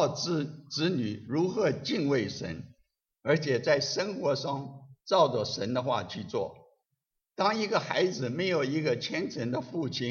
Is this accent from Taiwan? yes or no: no; China; 我们中国人没有这个习惯说我爱你，觉得这个很肉麻